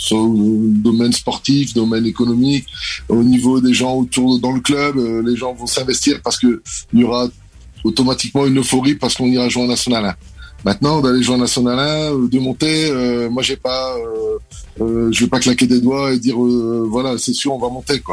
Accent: Lille, Hauts-de-France, France; surtout dans le nord de la France, parce que je suis un ch'ti, je viens du côté de Lille

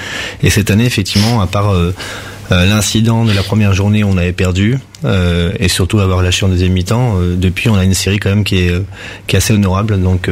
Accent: Poitiers, Nouvelle-Aquitaine, France; Donc moi je suis de Poitiers à la base

